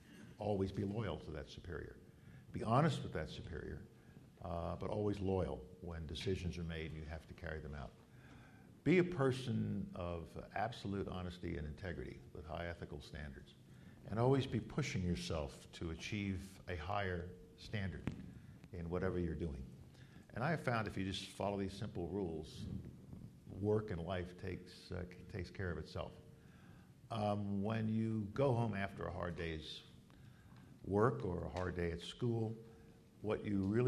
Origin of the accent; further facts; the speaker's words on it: Bronx, New York, United States; When I was growing up in the Bronx and going to Morris High School